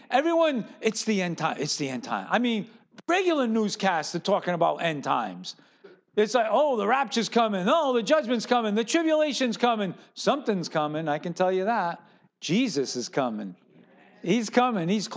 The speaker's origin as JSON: {"language": "English", "town": "Fall River", "region": "Massachusetts", "country": "United States", "said": "You know I'm from Fall River, right?"}